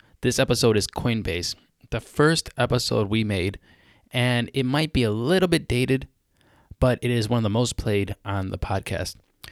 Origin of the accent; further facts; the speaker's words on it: United States; from an American point of view, I am American